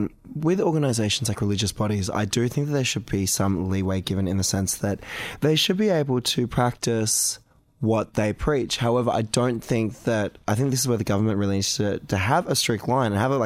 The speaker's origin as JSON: {"language": "English", "region": "Queensland", "country": "Australia", "said": "I'm a northerner. I'm from Queensland."}